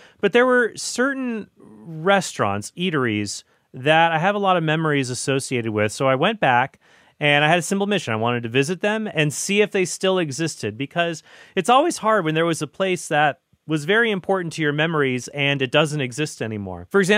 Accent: Phoenix, Arizona, United States; also born or lived in Encinitas, California; Now, I did a previous episode on growing up in Encinitas, California, north of San Diego, when I was like a little kid. But then my family moved to Phoenix, Arizona when I was in the sixth grade.

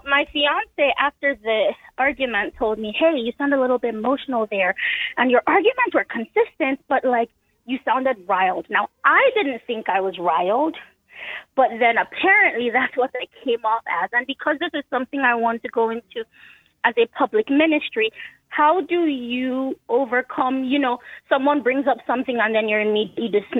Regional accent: Nigeria; born there; I was born in Nigeria.

